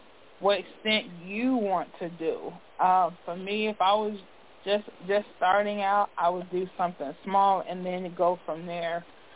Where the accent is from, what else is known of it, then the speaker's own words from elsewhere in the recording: Ohio, United States; now in North Carolina, United States; No, that's just where I'm from. I'm from Ohio.